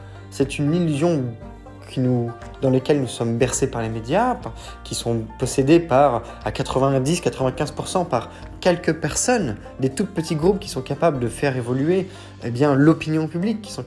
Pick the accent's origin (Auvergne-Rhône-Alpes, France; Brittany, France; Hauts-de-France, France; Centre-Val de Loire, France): Brittany, France; je vais me baser sur les Bretons, la Bretagne, puisque je suis originaire de Bretagne